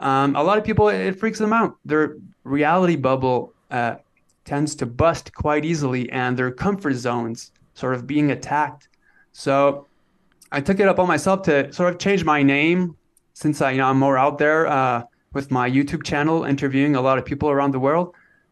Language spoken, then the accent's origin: English; Temagami, Ontario, Canada; I was born in 1975, so I'm 48 right now. And so I grew up in Northern Ontario, Canada. So in a small town by what we call Tomogamy Lake. So yeah, Tomogamy, Ontario.